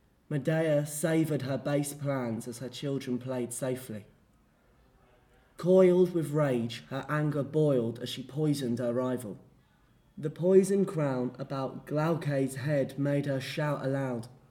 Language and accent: English; East of England, United Kingdom; accent: Essex; moved away; So I think my Essex accent, since I've moved up here, has become a bit more beefier than what it had been. But generally, in Essex, I think I kind of have a sort of posher accent in Essex